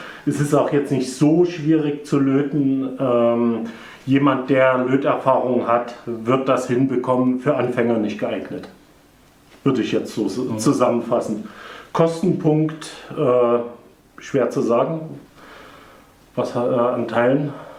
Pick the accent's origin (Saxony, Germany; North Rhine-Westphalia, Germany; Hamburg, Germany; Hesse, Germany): Saxony, Germany; Das ist der Martin … Wir kommen beide aus dem Hateotu im Vogtland